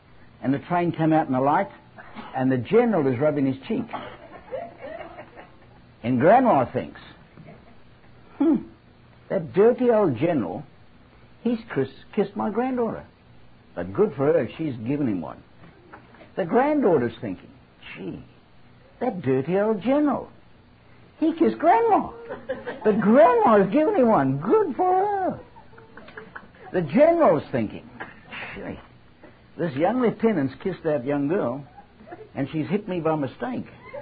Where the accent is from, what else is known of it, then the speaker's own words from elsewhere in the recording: England, United Kingdom; And being British, you don't speak to people unless you're introduced